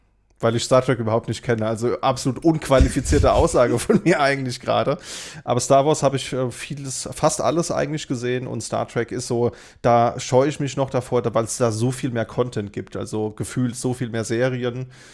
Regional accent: Berlin, Germany; Also ich kenne das als Berliner

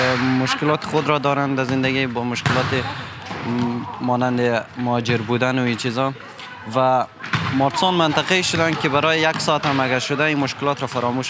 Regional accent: Afghanistan; now in Berlin, Germany; آره، من اصلا هدفیم از افغانستان که آمدم کلا روی فوتبال خیلی متمرکز بودم.

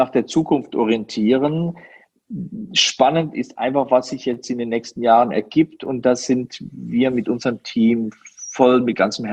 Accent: Switzerland; nicht nur als Schweizer, sondern eben auch mit Berlin im Hintergrund

